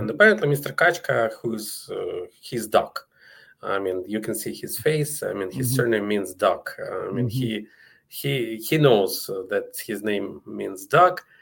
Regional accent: Ukraine; born there; English is a second language; Well, I'm Ukrainian. I was born in Ukraine

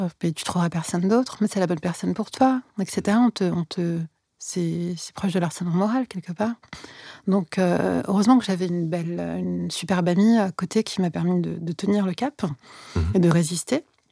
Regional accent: La Courneuve, Île-de-France, France; En fait, j'ai grandi précisément à la Courneuve, dans 93. Et j'ai grandi donc, oui, dans une cité en 93.

